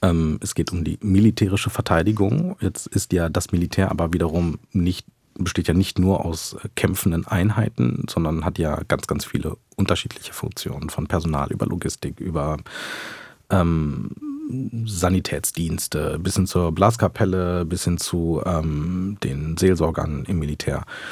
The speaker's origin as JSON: {"language": "German", "region": "West Germany", "country": "Germany", "said": "Was das für uns bedeutet, als Westdeutsche, die sehr lange in Frieden, Freiheit und Wohlstand gelebt haben."}